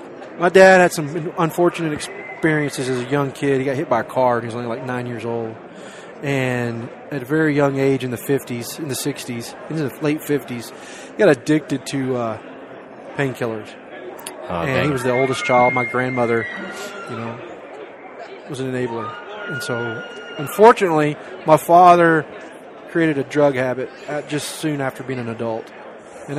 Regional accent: Longview, Texas, United States; I was born in Longview, Texas, 1970. My mom and dad were in high school together, and I think they were very young, man.

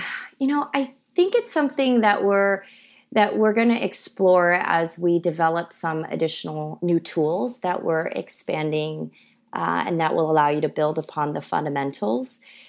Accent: Kansas, United States; born there; also born or lived in California; So I was born in Kansas, of all places, which is not where you'd find, I think, a lot of Korean American families in the early 80s.

